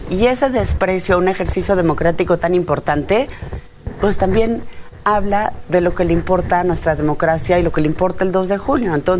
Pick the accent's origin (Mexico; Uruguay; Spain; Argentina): Mexico; Miguel Hidalgo, Mexico City; Yo soy de Miguel Hidalgo, aquí al auditorio, por eso sé que nunca llegaron. Goberné, pero vivo aquí, nací aquí, mi corazón está aquí.